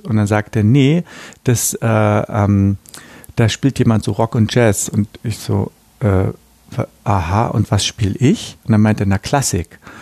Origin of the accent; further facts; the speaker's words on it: East Germany, Germany; Ich bin ja in der DDR aufgewachsen und bin DDR-Musikschule gegangen.